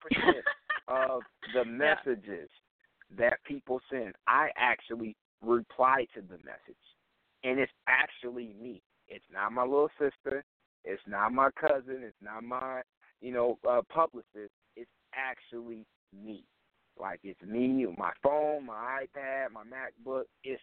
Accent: Saginaw, Michigan, United States; But I tell people, you know, I'm from Saginaw, Michigan. Like, I'm from Sag Nasty.

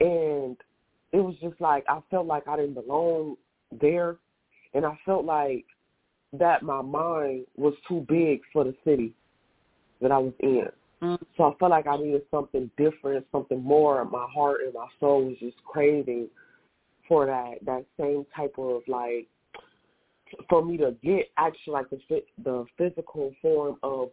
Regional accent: Toledo, Ohio, United States; moved away as an adult; now in Georgia, United States; And I'm also from Ohio, Toledo, Ohio, small town. But I reside in Georgia right now.

